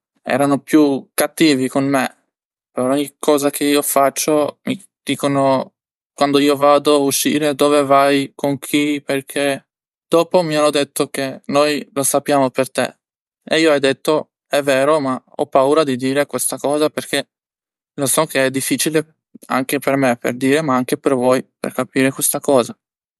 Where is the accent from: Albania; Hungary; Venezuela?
Albania; Italian is a second language; 25 anni, vengo da Albania.